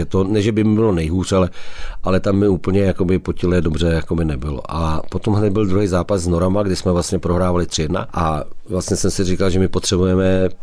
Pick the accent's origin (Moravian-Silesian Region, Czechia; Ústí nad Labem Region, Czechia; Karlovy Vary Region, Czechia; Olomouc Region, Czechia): Karlovy Vary Region, Czechia; Karlovy Vary; tak jsem z Karlových Varů a jsem v Karlových Varech